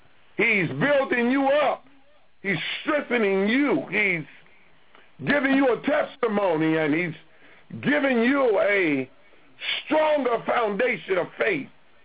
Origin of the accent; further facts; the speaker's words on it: United States; Now, where I come from, whatever I buy belongs to me. That's what the way I was raised and understanding in America